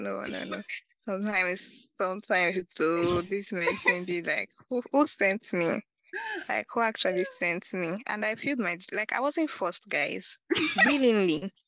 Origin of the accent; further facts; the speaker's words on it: Ogun, Nigeria; So I'm from Ogun State. I'm actually an Ijebu baby girl.